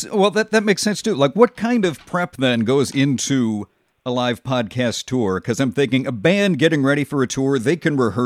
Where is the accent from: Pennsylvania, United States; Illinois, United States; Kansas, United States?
Illinois, United States; Chicago; accent: Chicago; See, that's my Chicago accent. You know, I hear everything. I speak my Chicago accent. I hear everything translated into a Chicago accent.